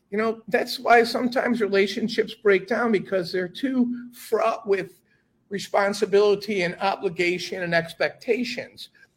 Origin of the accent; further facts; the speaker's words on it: United States; And so, I'm an American. I'm a city boy.